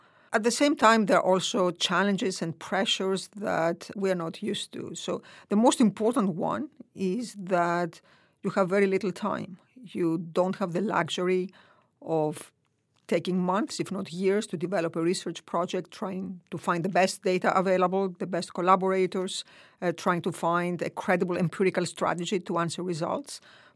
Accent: Greece; Growing up in Greece in the 70s

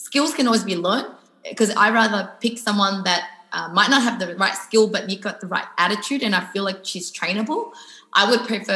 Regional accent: Australia; You know, we're both Australian

